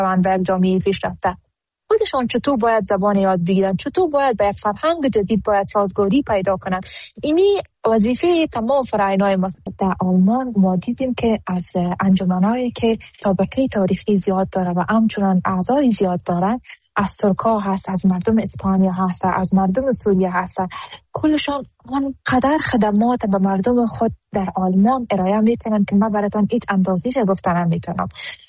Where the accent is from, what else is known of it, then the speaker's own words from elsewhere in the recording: Afghanistan; now in Germany; ما حمایت همه افغانهای ما را ضرورت داریم و خودم یک قدر از خودمان به بدنم باشه به خاطر وطندارم، وطنم دریغ نمیکنم.